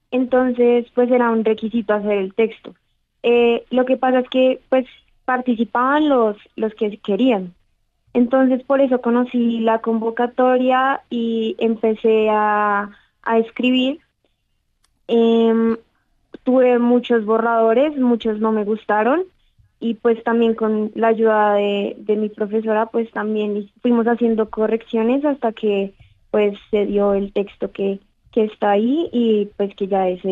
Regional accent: Colombia; más siendo colombianos todos.

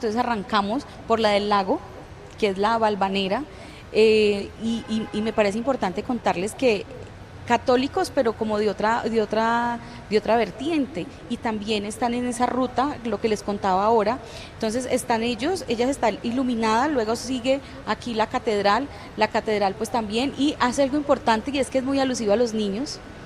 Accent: Pereira, Risaralda, Colombia; Pereira no tiene forasteros, todos somos pereiranos

